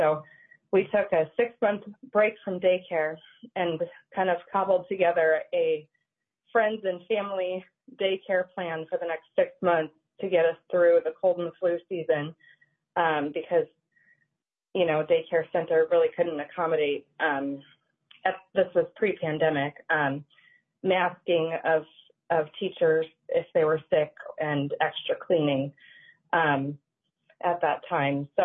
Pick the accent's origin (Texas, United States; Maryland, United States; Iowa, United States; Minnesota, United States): Minnesota, United States; Owatonna; I'm from Owatonna, Minnesota.